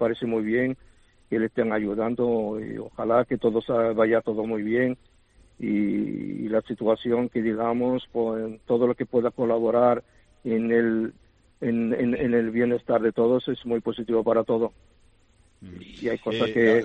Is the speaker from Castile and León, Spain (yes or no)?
no; Melilla, Spain; now in Tenerife, Spain; yo soy de Melilla y llevo más de 40 años aquí en Tenerife. Llevo toda mi vida aquí en Tenerife, entonces yo soy un comerciante y soy presidente de la Federación de las Comunidades Musulmanas en Tenerife.